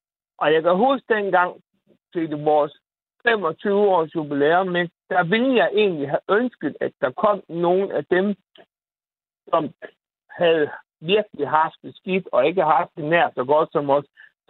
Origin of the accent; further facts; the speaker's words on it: Bosnia & Herzegovina; Danish is a second language; now in Denmark; de folk, der kommer derfra, hvor jeg kommer altså fra Bosnien